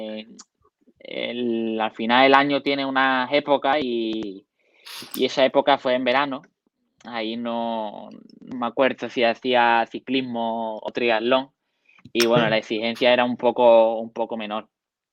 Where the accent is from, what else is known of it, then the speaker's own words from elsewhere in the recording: Coín, Andalusia, Spain; eso fue una feria de mi pueblo aquí en Coín